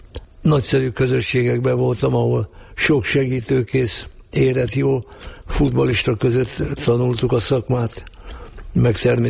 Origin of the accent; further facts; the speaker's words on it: Hungary; Igen, én innen 100 méterre születtem a szomszédos utcában.